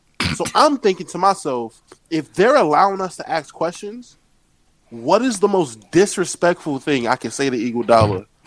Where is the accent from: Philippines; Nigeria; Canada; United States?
Philippines; Hey, man, I'm from the Philippines, man. We had to fight tsunamis and cockroaches that flew, man.